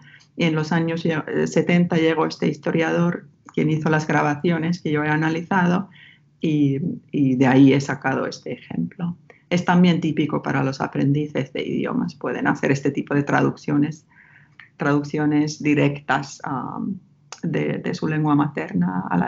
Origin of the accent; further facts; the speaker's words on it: Ostrobothnia, Finland; accent: Ostrobothnian dialect; Spanish is a second language; Y dije, ¿cómo puede ser que este señor que nunca ha pisado el suelo finlandés hable mi dialecto?